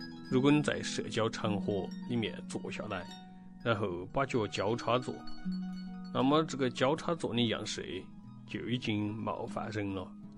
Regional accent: China; 我们都是相同的文化，都是中国人，可是相同的语言是普通话

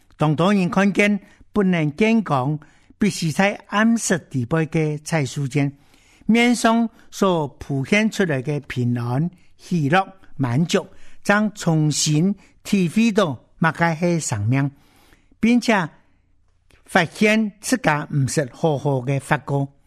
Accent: China; 明年我都为中国我的故乡祷告

